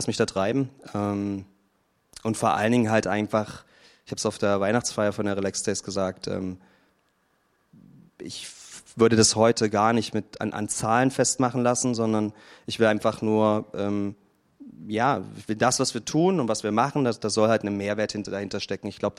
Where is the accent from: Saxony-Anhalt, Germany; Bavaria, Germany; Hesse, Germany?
Saxony-Anhalt, Germany; Halle; Also warum Halle? Ich bin da geboren. Ja. Das ist meine Heimatstadt.